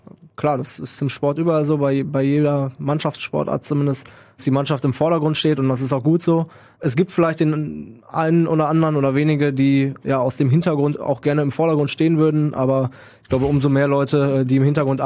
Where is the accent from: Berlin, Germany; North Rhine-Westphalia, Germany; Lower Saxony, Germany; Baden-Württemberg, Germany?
North Rhine-Westphalia, Germany; Münster; born there; komme aus einer Stadt, in der es Eishockey nicht gibt, glaube ich auch.